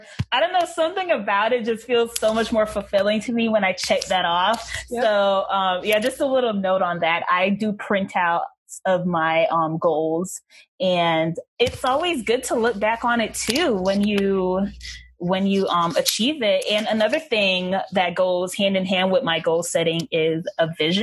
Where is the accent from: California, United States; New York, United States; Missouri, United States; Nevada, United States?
California, United States; Los Angeles; I don't come from, you know, the best neighborhoods. I grew up in South Central LA.